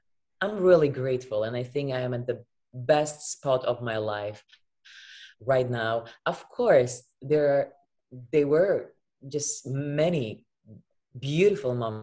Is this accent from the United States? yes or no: no; Wałbrzych, Lower Silesian Voivodeship, Poland; moved away as an adult; also born or lived in Paris / Korea / London; I was born and raised in Wałbrzych, and back in 1999 I left Poland to Paris, and I lived there, and then I lived in Asia, Korea, in London, and Mexico, and then I've spent over 10 years living in Los Angeles.